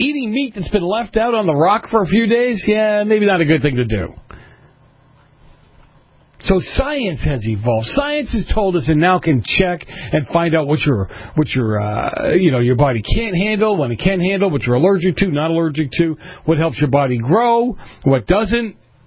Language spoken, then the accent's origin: English; East Coast, United States; And I grew up in the East Coast, and they have windows in the garage